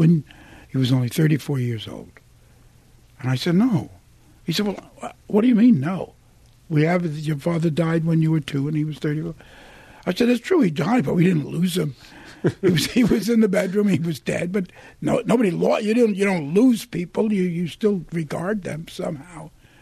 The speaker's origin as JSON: {"language": "English", "town": "Brooklyn", "region": "New York", "country": "United States", "said": "I'm from Williamsburg. You know, we used to pay $18 a month in rent in Williamsburg."}